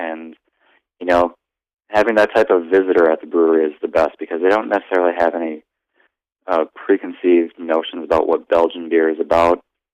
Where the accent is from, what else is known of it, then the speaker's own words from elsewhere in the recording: Wisconsin, United States; I went to college, and I grew up in Wisconsin. Went to college at UW-Madison.